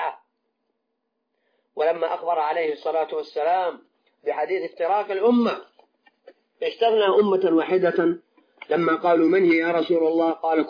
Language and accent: Arabic; Saudi Arabia; نحن في هذه البلد المبارك، نحن في بلدنا المملكة العربية السعودية